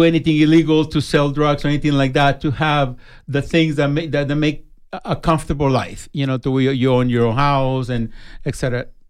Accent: El Salvador; now in Tucson, United States; I've been in Tucson for over 30 years. I'm originally from El Salvador.

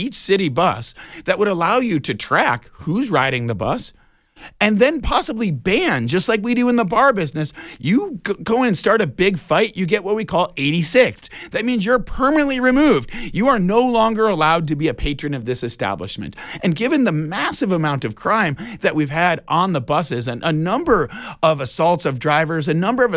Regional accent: Michigan, United States; I know you're a Midwest boy like myself. I was born and raised in Michigan.

